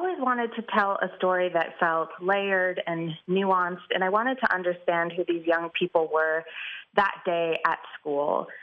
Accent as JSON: {"language": "English", "town": "Chicago", "region": "Illinois", "country": "United States", "tie": "born or raised there", "said": "Yes. I grew up in Chicago. I went to high school in Chicago."}